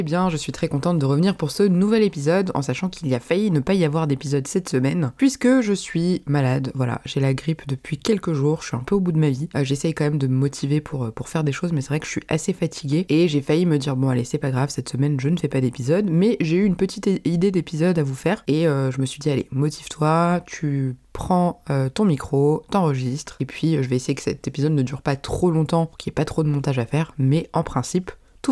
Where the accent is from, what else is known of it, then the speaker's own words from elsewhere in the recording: Paris, Île-de-France, France; now in Lille, France; j'habite dans le nord depuis un peu plus de 6 mois maintenant. De base je suis parisienne, mais là j'habite à côté de Lille, enfin dans la banlieue sud de Lille en gros